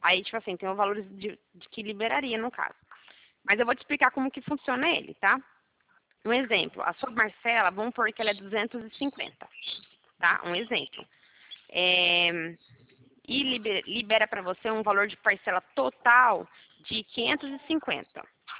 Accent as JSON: {"language": "Portuguese", "region": "São Paulo", "country": "Brazil", "said": "eu sou de São Paulo."}